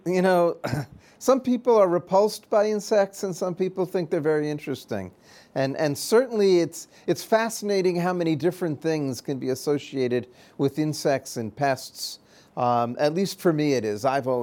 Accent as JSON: {"language": "English", "region": "New York", "country": "United States", "tie": "born or raised there", "said": "I grew up in the New York area, did a lot of my training in New York and Massachusetts and Connecticut, so that's Lyme Central."}